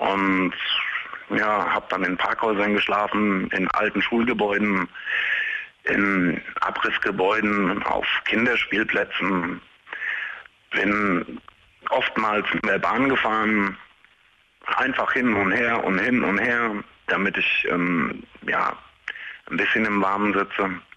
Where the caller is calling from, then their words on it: Glashütten, Hesse, Germany; Ich komme aus dem Taunus in Glashütten, also seit kurzem. Oder wieder, ja.